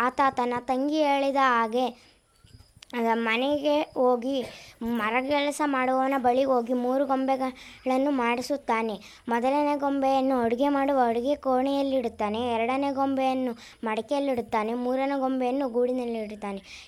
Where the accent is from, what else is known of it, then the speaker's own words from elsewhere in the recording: Huliyar, Karnataka, India; ನಾನು ಹುಳಿಯಾರಿಂದ ಬಂದಿದ್ದೀನಿ.